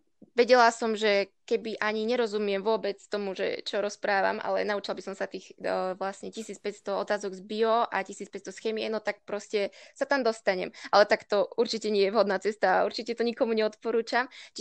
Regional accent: Slatinské Lazy, Banská Bystrica Region, Slovakia; som zo Slatinských Lazov, čo neviem, či niekto pozná. Je to taká menšia dedina na strednom Slovensku, blízko Zvolena a Banskej Bystrice.

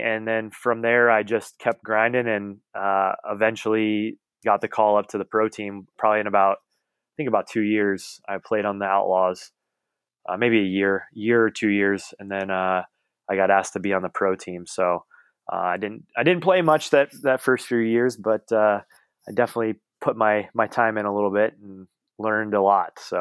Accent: Columbus, Ohio, United States; No, I'm born and raised in Columbus area.

